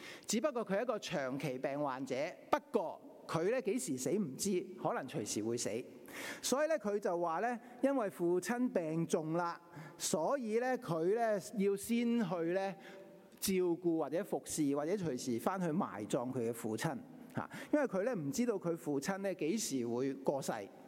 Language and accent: Chinese; China; 其实我们中国人很重视孝道